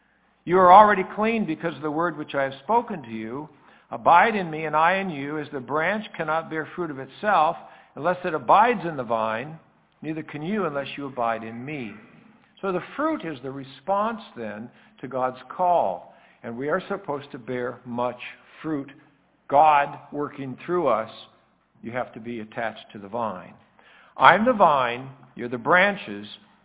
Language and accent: English; Oregon, United States; Now, going to conference in Oregon, I grew up in Oregon, and you know what the state vine is?